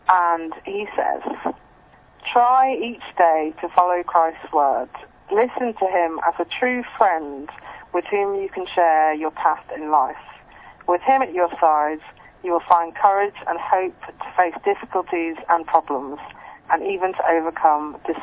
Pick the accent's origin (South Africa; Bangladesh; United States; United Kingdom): United Kingdom; England; I'm 25 and I'm from England.